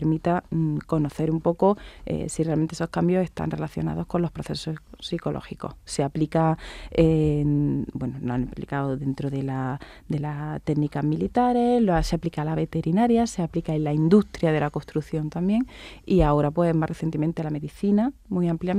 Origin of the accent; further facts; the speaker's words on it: Andalusia, Spain; nosotros somos los dos andaluces y nuestro grupo está aquí.